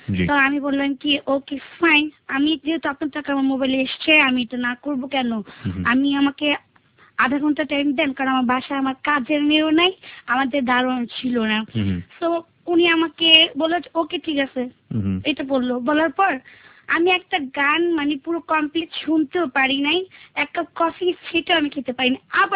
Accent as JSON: {"language": "Bangla", "town": "Dhaka", "region": "Dhaka Division", "country": "Bangladesh", "tie": "born or raised there", "said": "আমার বাসা ঢাকায়, আমরা ঢাকার স্থানীয়। আমার বাসা হচ্ছে ঢাকা মতিঝিলে।"}